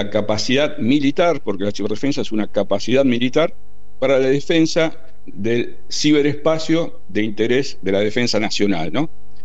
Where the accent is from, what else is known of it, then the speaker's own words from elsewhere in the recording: Rosario, Santa Fe, Argentina; Soy de Rosario, así que habíamos armado también una organización gremial empresarial en el interior.